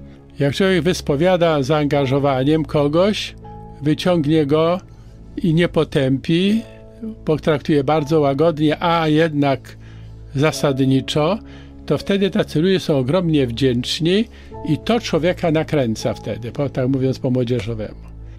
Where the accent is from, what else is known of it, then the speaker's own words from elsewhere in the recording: Lesser Poland, Poland; a moja wioska jest tuż pod Tuchowem